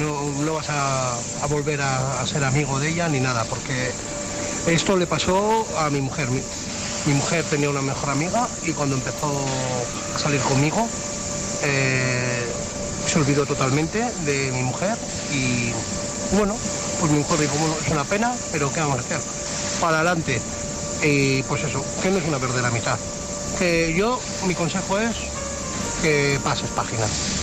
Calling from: Bilbao, Basque Country, Spain; de Bilbao.

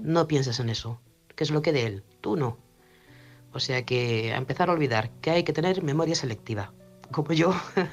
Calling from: Manresa, Catalonia, Spain; corresponsal de Manresa, Barcelona

